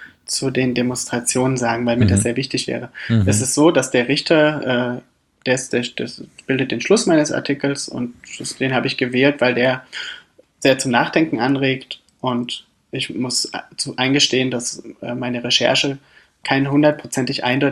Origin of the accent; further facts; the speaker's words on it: Weimar, Thuringia, Germany; Weimar ist meine Heimatstadt